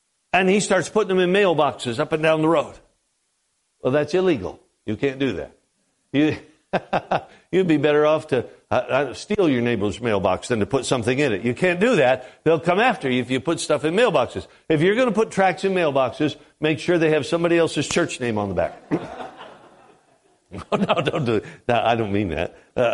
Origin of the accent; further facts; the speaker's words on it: Alaska, United States; I grew up in Alaska. 9 months out of the year, there's snow on the ground, there's mud, there's slush.